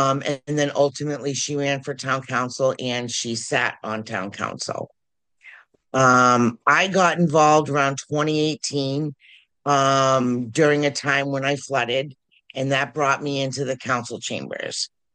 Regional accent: Franklin, United States; I was born and raised in Franklin. I live in the house that I grew up in.

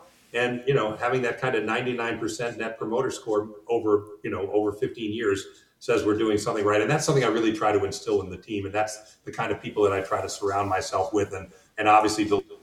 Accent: New York, United States; now in Chicago, United States; as I said, I'm originally from New York, but I'm out here and I'm fully a Midwesterner now, or almost fully. You know, it takes a little while to get that New York out of you.

